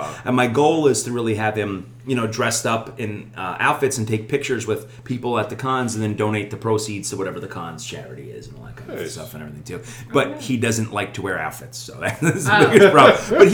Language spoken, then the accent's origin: English; New York, United States; now in Charlotte, United States; I'm from up north. I'm one of those Yankees, as everybody says. No, I'm from New York originally, but I've been down in Charlotte now for about 8-9 years now